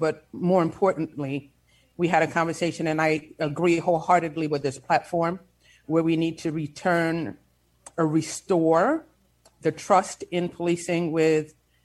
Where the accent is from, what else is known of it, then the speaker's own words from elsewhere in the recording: Hudson, New York, United States; born and raised in Columbia County in the city of Hudson.